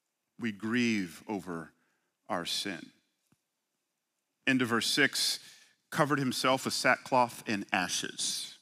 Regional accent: College Park, Georgia, United States; I grew up in Atlanta. Oh, let me stop lying. I grew up in College Park.

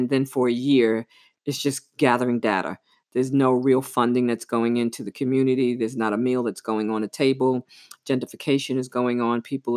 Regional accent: New York, United States; and I'm from New York, so I talk really fast.

